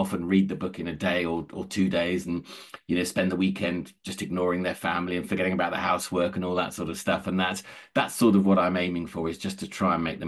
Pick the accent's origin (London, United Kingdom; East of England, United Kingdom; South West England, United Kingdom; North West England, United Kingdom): London, United Kingdom; now in Hertfordshire, United Kingdom; I live in sunny Hertfordshire, which is not very sunny this morning. I've lived here for, you know, from London originally, but lived here for sort of the last 17 years.